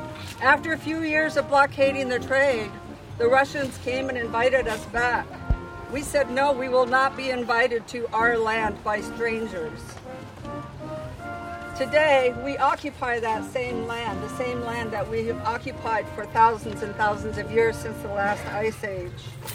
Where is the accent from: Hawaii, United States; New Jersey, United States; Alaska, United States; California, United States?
Alaska, United States; Welcome to Tlingit Ani, Tlingit Country. … I am Kiksadi from the Point House.